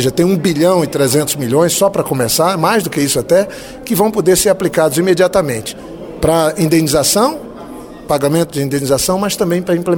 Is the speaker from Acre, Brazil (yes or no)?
yes; Acre, Brazil; Eu sou do Acre, nós temos unidade de conservação na cabeceira do Rio Purus, no Rio Xandre.